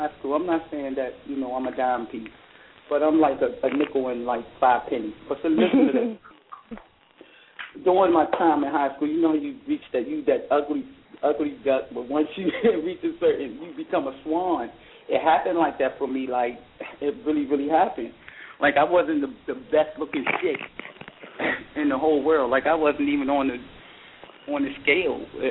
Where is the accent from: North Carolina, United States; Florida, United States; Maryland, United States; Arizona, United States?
North Carolina, United States; You know I'm from North Carolina, so I'm there too.